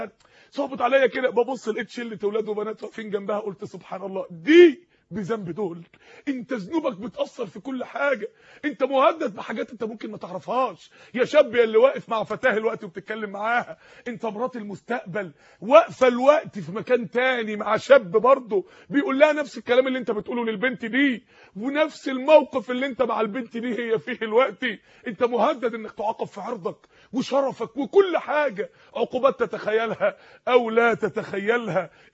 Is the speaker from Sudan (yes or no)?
no; Mansoura, Dakahlia, Egypt; انا فاكر يوم الشمع السماء شتت عندنا في المنصورة تلج